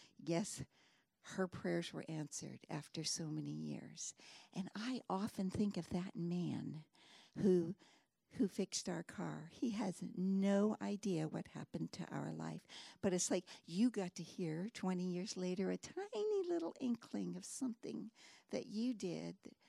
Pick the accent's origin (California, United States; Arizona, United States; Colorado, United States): California, United States; San Francisco; born there; but my story is that I was born in San Francisco, a non-Christian home